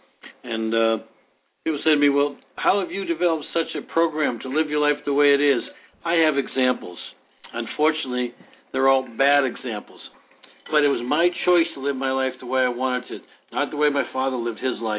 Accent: East Coast, United States; growing up on the East Coast, we didn't have a car. We had nothing.

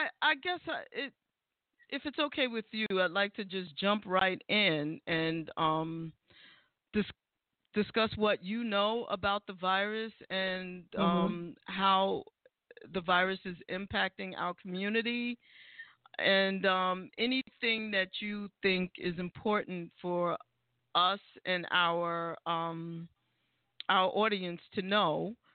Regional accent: Bronx, New York, United States; You know, I'm from the Bronx, so that meant something to me.

